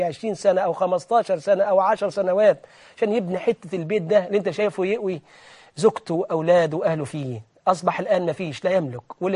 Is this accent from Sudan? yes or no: no; Egypt; إحنا كمصريين فين النخوة وفين الكرامة